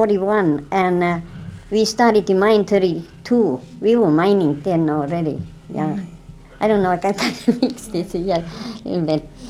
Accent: Butte, Montana, United States; also born or lived in Iditarod; now in Fairbanks, United States; We come from Butte, you know, we come from 1913 it was when we come to Iditarod, and then we come from Iditarod when the Second World started, 41.

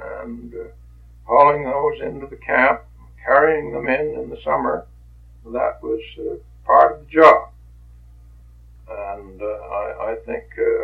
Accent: Terraville, South Dakota, United States; born there; Yes, I was born in Terryville, South Dakota. And that is very close to Lead, South Dakota, and very close to Deadwood.

